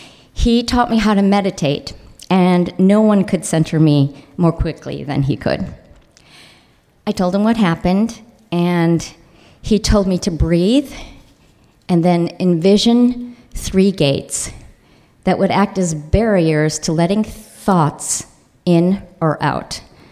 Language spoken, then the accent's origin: English; Highland Park, Illinois, United States; I grew up in Highland Park, Illinois, an all-Jewish suburb.